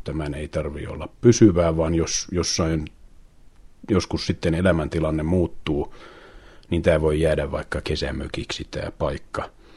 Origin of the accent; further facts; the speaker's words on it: Helsinki, Uusimaa, Finland; Mä muutin tänne 2004 Helsingistä, tosin en ole niin kuin pitänyt itseäni minään kovin helsinkiläisenä koskaan siinä mielessä, että mulla on aina ollut suhteita maaseudulle.